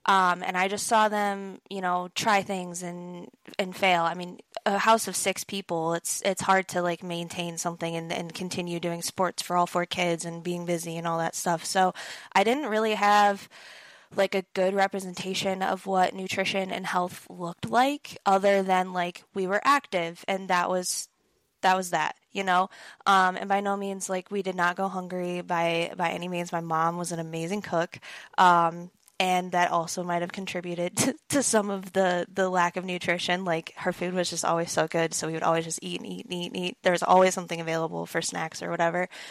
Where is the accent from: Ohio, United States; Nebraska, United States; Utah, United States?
Ohio, United States; Toledo; now in Columbus, United States; So I currently reside near Columbus, Ohio, but I'm originally from Toledo area. So all my family's still back there.